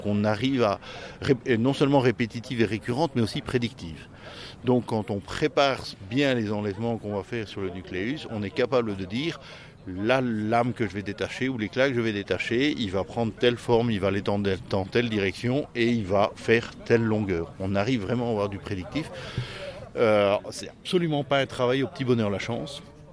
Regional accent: Belgium; Je viens de Belgique.

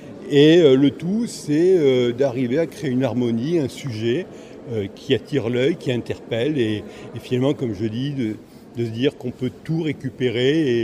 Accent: Hauts-de-France, France; Je viens de l'Oise, mais de l'autre côté, donc du pays de Bray, qui a la particularité d'avoir des gisements d'argile

